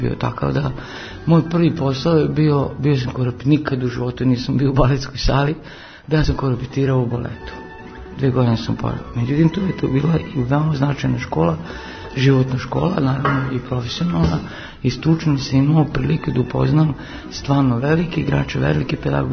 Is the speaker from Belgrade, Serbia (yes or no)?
no; Novi Sad, Vojvodina, Serbia; Ja sam imao sreću da je otvorila se akademija kod nas u Novom Sadu 75.